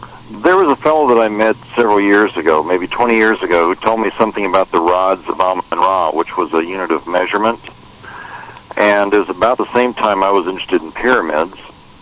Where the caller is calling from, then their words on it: Phoenix, Arizona, United States; I'm calling from Phoenix.